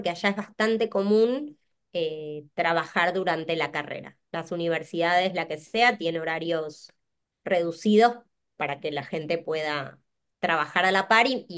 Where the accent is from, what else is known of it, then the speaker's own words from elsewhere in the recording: Buenos Aires, Argentina; moved away; había tocado vivir en mi época en Argentina, ¿no? En Buenos Aires, yo vengo de la capital de Argentina.